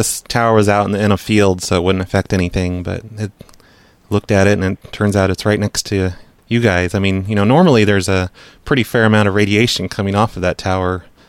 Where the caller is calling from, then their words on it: New York, United States; I'm just looking on street view. I'm calling from New York.